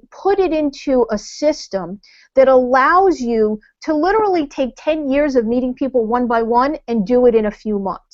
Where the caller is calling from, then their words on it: New Jersey, United States; I am hanging out from the Jersey Shore